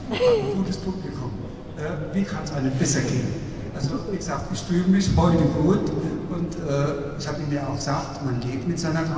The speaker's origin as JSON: {"language": "German", "region": "Rhineland-Palatinate", "country": "Germany", "tie": "born or raised there", "said": "Ich bin Pfälzer schon seit meiner Geburt"}